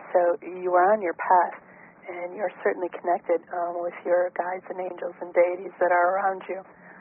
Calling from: Rhode Island, United States; I'm calling from Rhode Island.

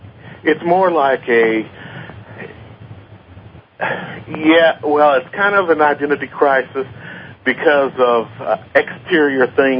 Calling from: Indianapolis, Indiana, United States; And I'm from Indianapolis, and I was calling.

